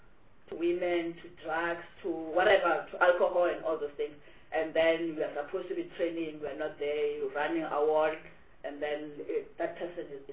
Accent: Gauteng, South Africa; So whilst I'm coming from Gauteng, I may be speaking also to others that may hear that now all these academies are in Gauteng.

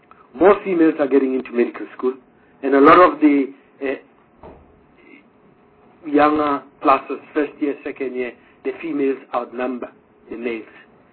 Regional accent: Johannesburg, Gauteng, South Africa; I'm from Johannesburg.

